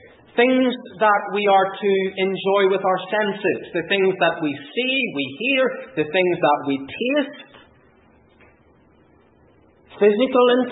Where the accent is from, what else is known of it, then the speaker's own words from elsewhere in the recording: Northern Ireland, United Kingdom; I remember growing up in Northern Ireland